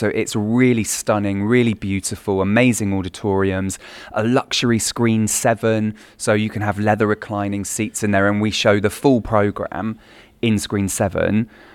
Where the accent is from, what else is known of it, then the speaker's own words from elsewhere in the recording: Plymouth, South West England, United Kingdom; I worked in a small youth theatre in Plymouth, Devon, which is my hometown.